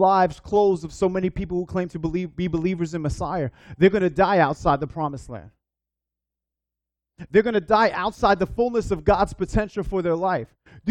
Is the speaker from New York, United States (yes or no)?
yes; New York, United States; When I grew up in New York, you would take the train.